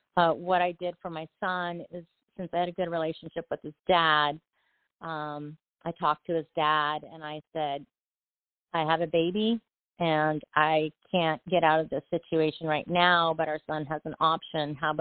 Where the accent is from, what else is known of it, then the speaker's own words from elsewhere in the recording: Santa Cruz, California, United States; I decided to come home to my hometown of Santa Cruz, which was a lot more affordable and where all my family and friends and childhood people that I grew up with were.